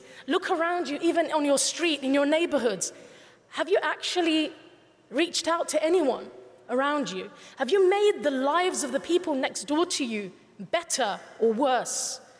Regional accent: United Kingdom; And the sixth thing that I would like all of us as British Muslims to do is to live for a vision beyond our own lives.

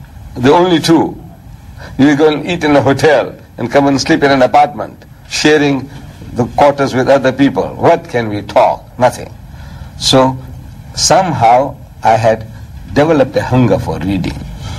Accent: India; I was born in India in 1918. My birth heralded peace, the end of the First World War. And as I grew up there, my father was already in South Africa.

